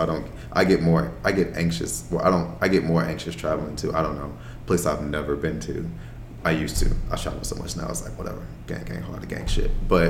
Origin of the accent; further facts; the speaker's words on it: Chicago, Illinois, United States; Okay, I'm out from Chicago, and I asked all my friends to come out.